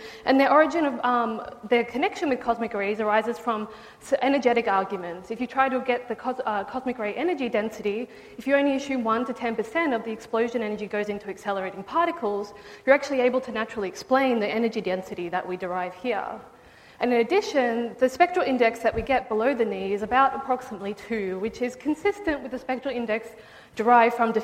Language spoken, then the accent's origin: English; Australia; as I'm Australian, I'm not gonna pronounce everything because we like to shorten words.